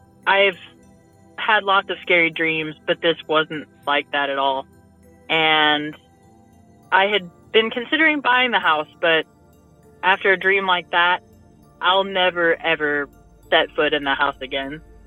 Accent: Illinois, United States; I'm from Illinois.

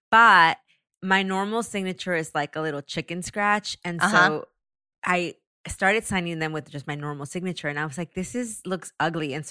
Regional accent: Taxco, Guerrero, Mexico; poinsettias originated from my hometown in Mexico.

